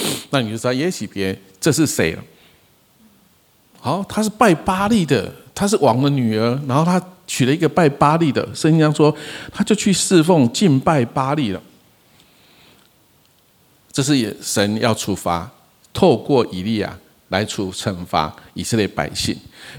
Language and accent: Chinese; Kaohsiung, Taiwan; 我是台湾的高雄的人